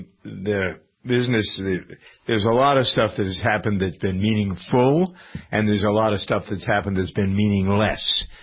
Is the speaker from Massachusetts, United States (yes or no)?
yes; Framingham, Massachusetts, United States; because they're located here, as a matter of fact, in my hometown of Framingham.